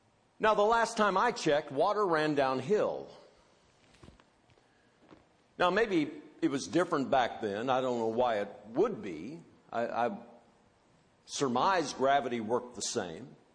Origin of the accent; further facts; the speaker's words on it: Champaign, Illinois, United States; born there; I was born in Champaign, Illinois.